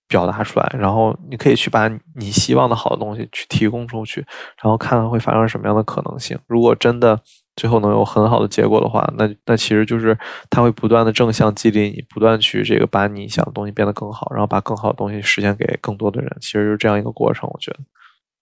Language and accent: Chinese; Beijing, China; 我作为一个在北京长大，然后生活在北京的这样一个学建筑人来说